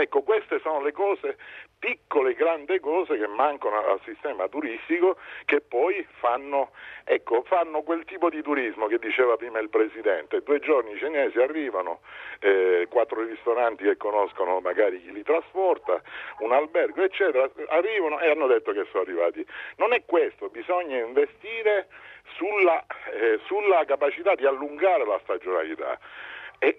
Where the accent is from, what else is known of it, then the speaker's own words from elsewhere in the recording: Sicily, Italy; Nella mia Sicilia, perché io sono siciliano